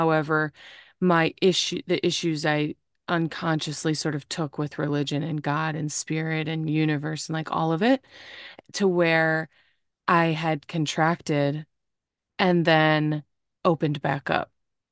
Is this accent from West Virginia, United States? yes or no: no; Indiana, United States; moved away as an adult; also born or lived in California; I'm from Indiana, just outside of Chicago. And I moved to California in 2017, and here we are in real time in 2024.